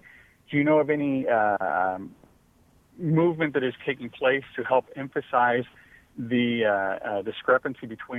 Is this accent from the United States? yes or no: yes; Kansas City, United States; I'm actually from Kansas City, but driving around Augusta, Georgia, and listening to you on a mobile app.